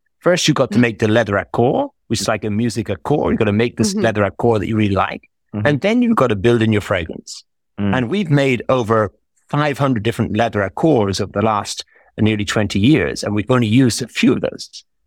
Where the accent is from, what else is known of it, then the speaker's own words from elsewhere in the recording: Ireland; because I'm Irish and Clara came to Ireland